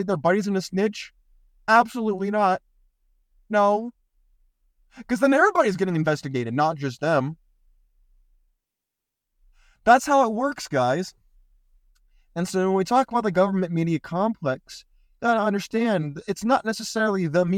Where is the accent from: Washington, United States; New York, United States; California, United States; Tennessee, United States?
California, United States; I grew up in Silicon Valley.